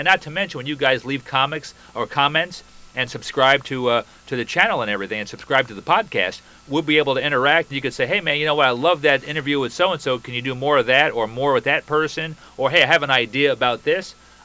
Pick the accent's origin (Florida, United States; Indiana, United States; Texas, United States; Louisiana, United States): Florida, United States; I come from Florida in the Tampa Bay area where we have enough road rage.